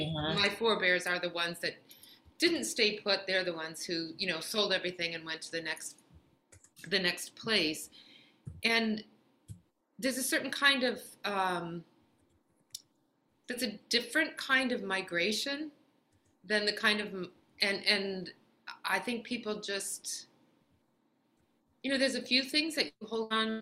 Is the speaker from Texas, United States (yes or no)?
no; Ohio, United States; even though I grew up in Ohio, they were still made their way to our table because my mom and my grandmother.